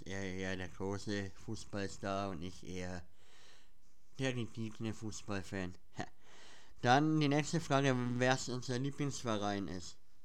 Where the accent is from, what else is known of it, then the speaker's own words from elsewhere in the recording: Schwabach, Bavaria, Germany; Und woher wir kommen aus dem Schwabacher Raum. Ja, also für die meisten ist Schwabach ja eher unbekannt, glaube ich. Aber wir kommen aus dem Schwabacher Raum, ja.